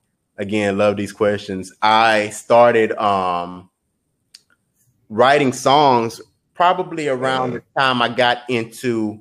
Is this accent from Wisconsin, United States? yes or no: no; Houston, Texas, United States; I'm from right here in H-Town, Houston, born and raised. Just loving my city, man. I really loyal to the city, man. Been here my whole life